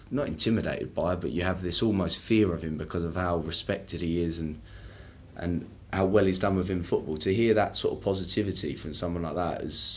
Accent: England, United Kingdom; And it was, as an English person, just I was completely lost in it, because obviously we've got all this passion for football and everything like that.

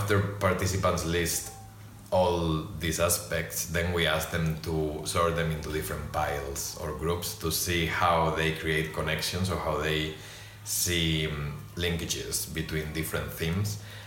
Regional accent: Spain; moved away as an adult; now in United Kingdom; I am from Spain, but I've been in the UK for 6 years now. I came here to do a PhD at UCL in London

